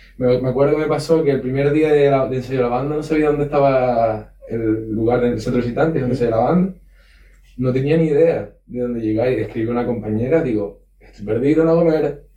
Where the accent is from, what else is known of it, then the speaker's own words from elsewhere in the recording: Canary Islands, Spain; No, pero yo soy de La Palma